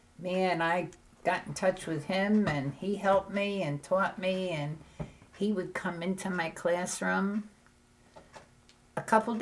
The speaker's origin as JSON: {"language": "English", "town": "Germantown", "country": "United States", "tie": "born or raised there", "said": "And I was born and raised in Germantown. I knew nothing about the history of this area."}